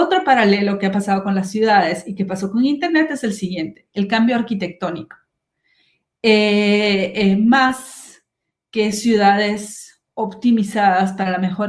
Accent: Guatemala; soy guatemalteca, soy una abogada de derechos humanos y tecnología, pero más que guatemalteca soy trotamundos

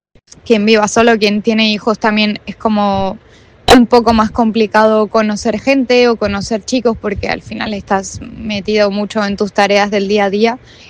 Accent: Argentina; now in Spain; Yo soy argentina viviendo en España ya hace varios años. En Argentina he usado la aplicación

